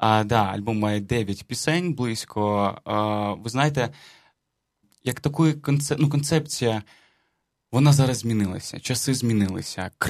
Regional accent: Svitlovodsk, Kirovohrad Oblast, Ukraine; now in Kyiv, Ukraine; я зі Світловодська, приїхав до Києва нещодавно.

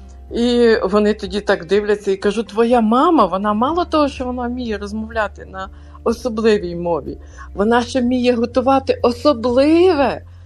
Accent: Western Ukraine, Ukraine; born there; Я народилася на Західній Україні, потім в Західній Україні, як це правильно зараз говорити, але я, розумієте, з того покоління Радянського Союзу, коли було модно говорити по-русски, знаєте.

